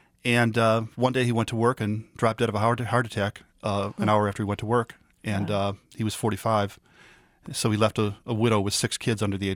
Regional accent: Chicago, Illinois, United States; I grew up on the Southwest Side, and at that point, it was a very middle-class, probably lower middle-class neighborhood, very ethnic, Polish, Lithuanian, Italian were the primary nationalities in my neighborhood

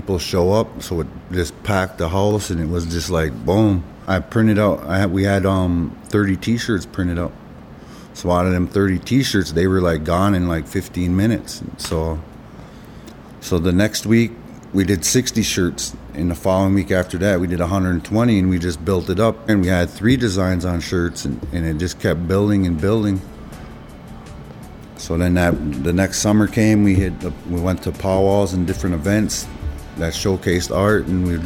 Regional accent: Red Lake, Minnesota, United States; I'm Anishinaabe from the northern Minnesota. So what I said was … I'm from the Bear Clan in Red Lake.

